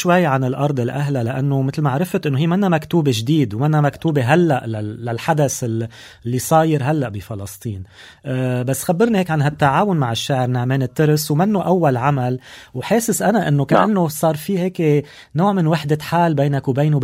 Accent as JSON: {"language": "Arabic", "country": "Lebanon", "said": "نحن كلبنانية"}